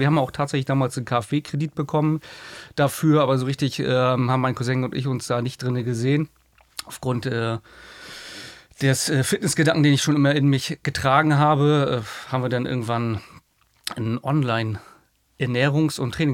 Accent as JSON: {"language": "German", "town": "Schwerin", "region": "Mecklenburg-Vorpommern", "country": "Germany", "tie": "born or raised there", "said": "Ja, ursprünglich geboren und aufgewachsen in Schwerin."}